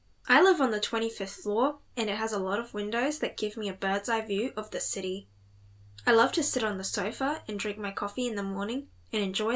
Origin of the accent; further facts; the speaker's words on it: Taiwan; I'm from Taiwan.